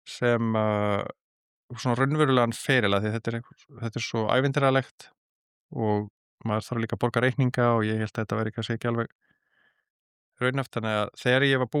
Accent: Kópavogur, Capital Region, Iceland; Ég er alinn upp í Kópavogi til 13 ára aldurs í Hjallakverfinu og ég fætti svona reyndar í Reykjavík en ég man ekki eftir því hérna fyrstu árunum en ég man bara eftir upphaldi í Kópavogi frábæru hverfi sem var rosa mikið af krökkum

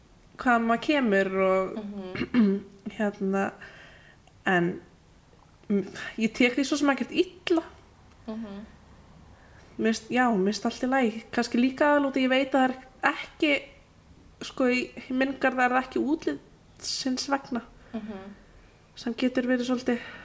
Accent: Reykjavík, Capital Region, Iceland; 1/4 þýsk og hálf frönsk. Hvaðan er ég? Já, ég er úr Vesturbænum.

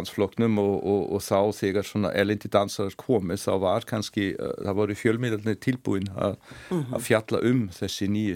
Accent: Vienna, Austria; now in Iceland; ég fættist og ólst upp í Vínaborg í Austurríki. Mamma mín var frá Vín og pappi mín frá Sýrlandi.

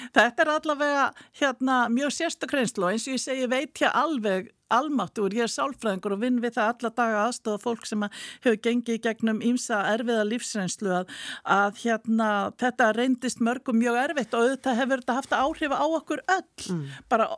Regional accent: Northeastern Region, Iceland; also born or lived in Akureyri; now in Reykjavík, Iceland; ég sem stað norðan og hafði búið ólst upp í Þingeyjarsýslu á Sveitabæ í Fnjóskadal og var kúabóndi í mínu fyrra lífi áðun ég var sálfræðingur í 15 ári aðaldal, það var dásanlegt að búa þar líka og búið á Akureyri og hérna síðan flutti ég til Reykjavíkur

